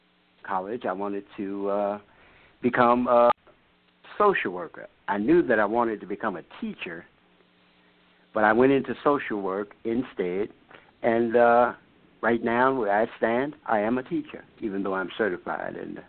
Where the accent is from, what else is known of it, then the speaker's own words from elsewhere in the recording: New York, United States; now in Washington, United States; Okay, I'm a native New Yorker, born in Harlem, raised on the Lower East Side, and I came to Washington, D.C. in 1974 to be with my sister.